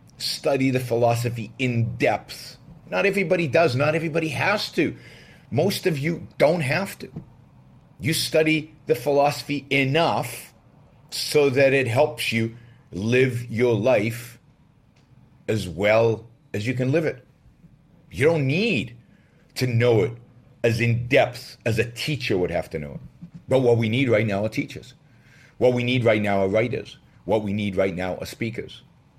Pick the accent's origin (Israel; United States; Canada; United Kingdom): Israel; I was from Israel